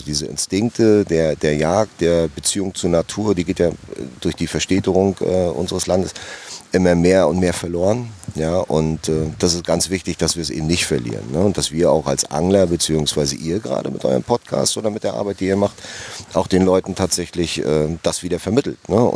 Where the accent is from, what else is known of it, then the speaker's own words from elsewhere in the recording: Wolgast, Mecklenburg-Vorpommern, Germany; born there; Also 1971 in Wolgast geboren, ja … Und aufgewachsen dort in meiner Lieblingsstadt.